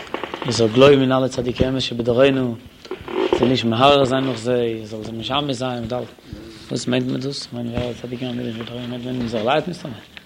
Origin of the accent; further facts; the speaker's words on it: Wrocław, Lower Silesian Voivodeship, Poland; born there; Ich bin auch geboren in Breslau.